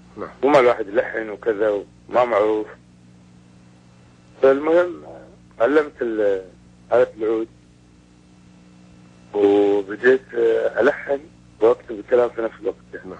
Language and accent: Arabic; Iraq; يعني مو بالفصحى، اللهجة دارجة عندنا بالعراق يعني